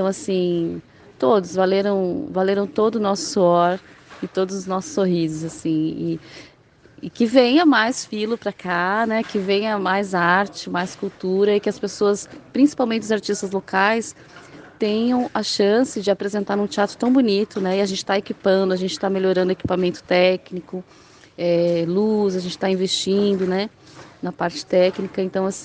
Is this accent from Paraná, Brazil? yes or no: yes; Tamarana, Paraná, Brazil; eu sou de uma cidade indígena, né? Eu passei a minha infância em Tamarana, aqui do ladinho.